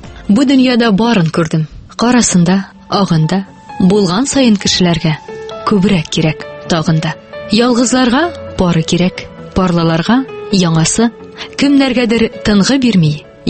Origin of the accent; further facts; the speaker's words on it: Aktanysh, Tatarstan, Russia; әлбәттә инде минем бүтән районнан чыгып караганым юк. Мин Актаныштан. Һәм мин моның белән шатланам.